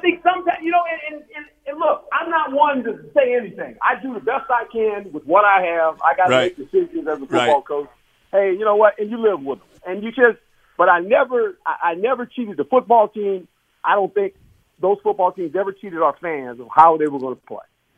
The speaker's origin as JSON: {"language": "English", "town": "Fort Monmouth", "region": "New Jersey", "country": "United States", "tie": "born there", "said": "I was born in New Jersey, Fort Monmouth."}